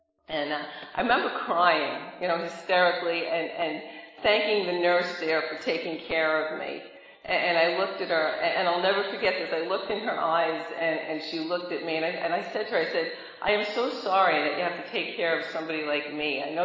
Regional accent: Brooklyn, New York, United States; accent: Brooklyn; That's why I said I'm not in Brooklyn anymore, as if you couldn't tell I'm from Brooklyn, right? It's probably still have a little bit of the accent.

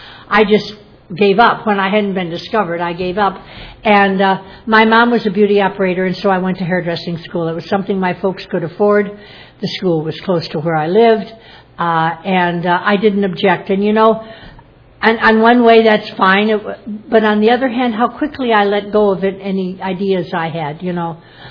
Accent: Iowa, United States; I was born in 1940. I'm 69 years old now, and I was born in Iowa and brought up there, and I spent the first 23 years of my life there.

